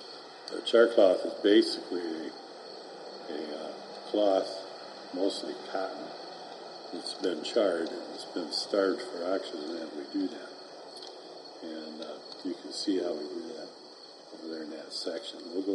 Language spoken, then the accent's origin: English; Michigan, United States; I'm from Michigan, and we're in Michigan right now.